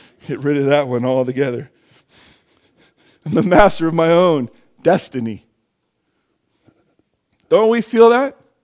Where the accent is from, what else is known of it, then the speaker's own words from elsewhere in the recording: United States; I know this because I'm an American and I live in my flesh